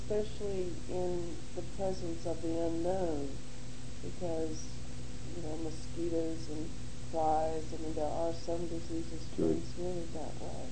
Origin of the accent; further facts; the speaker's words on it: Kansas, United States; I grew up in Smith County before I returned to it.